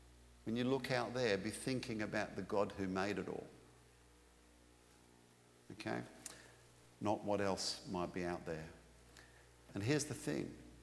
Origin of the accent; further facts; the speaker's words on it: Australia; In my home country of Australia, we have the highest rates of skin cancers in the world.